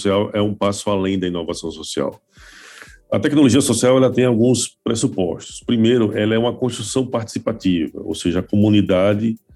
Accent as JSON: {"language": "Portuguese", "region": "Sergipe", "country": "Brazil", "said": "já que eu sou sergipano, falei, vamos para Sergipe."}